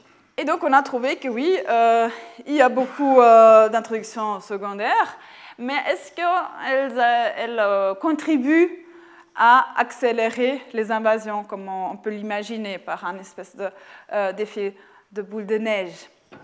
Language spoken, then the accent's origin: French; Lausanne, Vaud, Switzerland; qui a été introduite chez nous en Suisse, à Lausanne